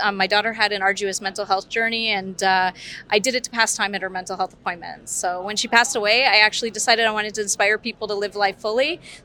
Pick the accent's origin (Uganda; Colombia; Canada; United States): Canada; Toronto, Ontario; So I am a digital creator from the Toronto area.